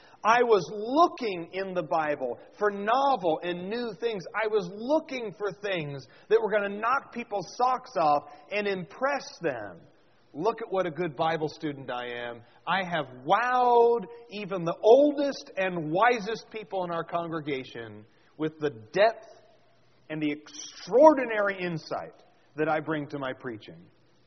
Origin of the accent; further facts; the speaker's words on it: Oregon, United States; Whenever I go to the beach, because I grew up in Oregon, so it's not like I've never been to the beach or anything